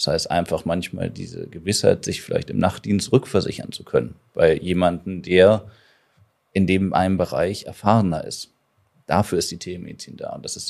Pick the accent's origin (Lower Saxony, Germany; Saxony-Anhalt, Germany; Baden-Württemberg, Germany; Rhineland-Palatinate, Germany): Lower Saxony, Germany; Hanover; Also ich glaube, wir als Hannoveraner müssen hier gar nicht weit gehen.